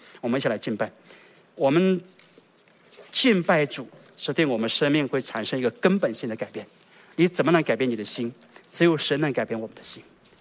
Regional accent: China; 我们中国人说暖男，这是暖男，对不对？

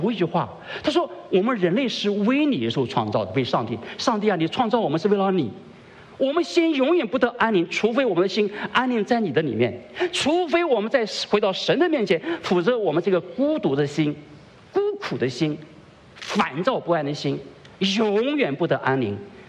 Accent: China; now in United States; 那有人说美国是这样，我们中国人不会

